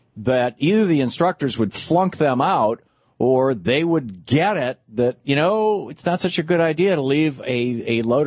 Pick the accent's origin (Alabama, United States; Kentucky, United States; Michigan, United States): Michigan, United States; I grew up in Michigan.